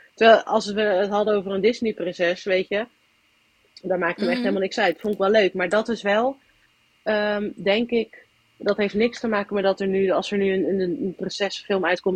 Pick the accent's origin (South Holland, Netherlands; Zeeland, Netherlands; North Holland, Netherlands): South Holland, Netherlands; Dordrecht; born there; now in Zwijndrecht, Netherlands; ik ben in Dordrecht geboren. En heb eigenlijk totdat ik 16 ben niet meer in Dordrecht gewoond. 16,5. Toen kwam ik weer terug in Dordrecht. En heb wel 1 keer toen ik 4 was nog in Zwijndrecht gewoond, in een pleeggezin.